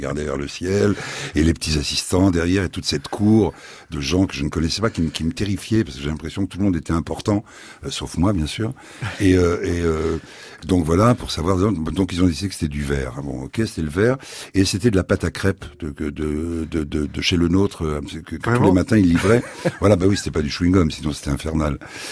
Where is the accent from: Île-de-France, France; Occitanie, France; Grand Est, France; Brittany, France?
Île-de-France, France; Paris; born there; pied noir que je ne suis pas d'ailleurs, ouais. Parce que je ne suis pas né en Algérie. Moi, je suis né à Paris.